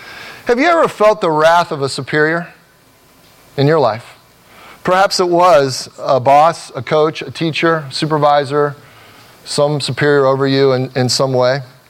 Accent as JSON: {"language": "English", "town": "Cincinnati", "region": "Ohio", "country": "United States", "said": "I'm originally from Cincinnati, Ohio."}